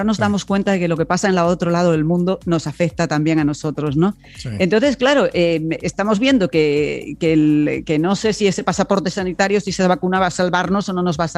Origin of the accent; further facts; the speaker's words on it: Canary Islands, Spain; Aunque somos españoles todos, aunque es España todo, Canarias se ve siempre desde un prisma diferente